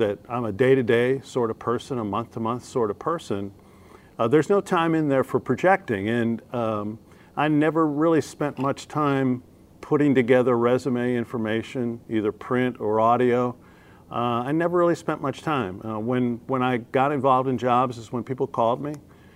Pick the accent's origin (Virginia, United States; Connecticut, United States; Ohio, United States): Ohio, United States; Cleveland; also born or lived in Cincinnati / Chicago; I was born in Cincinnati. I grew up in Cleveland. I went my last 2 years of high school in suburban Chicago.